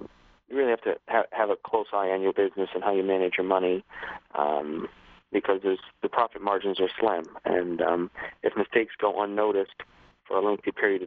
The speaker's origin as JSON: {"language": "English", "town": "Saratoga Springs", "region": "New York", "country": "United States", "tie": "born or raised there", "said": "Just growing up in Saratoga, going to the track with my parents growing up, and just fell in love with horses. Loved Saratoga."}